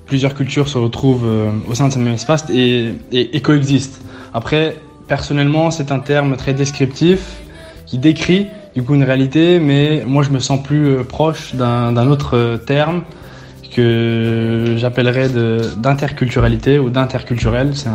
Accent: Milan, Lombardy, Italy; born there; j'ai 24 ans. Je suis né à Milan, donc en Italie, d'une mère italienne et d'un père français.

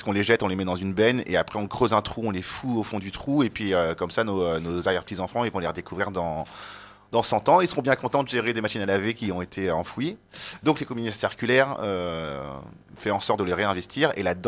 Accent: Aubervilliers, Île-de-France, France; moi je suis un Français noir. Souvent, on me pose la question, mais d'où tu viens ? Et donc, souvent, je m'amuse en disant, je viens d'Aubervilliers, donc dans le 93.

